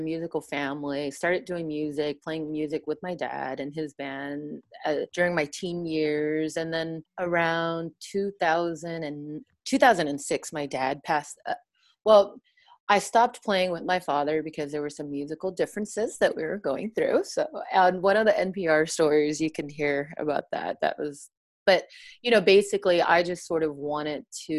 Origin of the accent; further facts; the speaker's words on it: United States; And for me, I think growing up in the States, I really wanted to kind of explore my artistic, expression